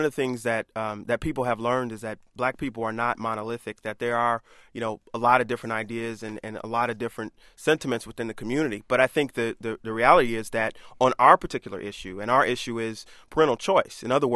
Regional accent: Detroit, Michigan, United States; I mean, I'm from Detroit, and so the public schools that I went to my whole life were 98% black. And I lived in a city that was 98% black.

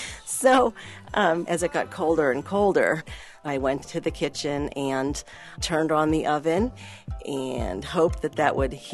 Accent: Gracie, Kentucky, United States; also born or lived in Burlington, Vermont; I'm from Gracie, Kentucky

